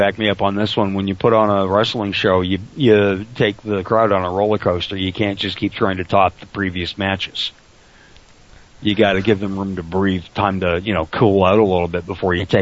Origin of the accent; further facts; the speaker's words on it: Canada; I'm Canadian.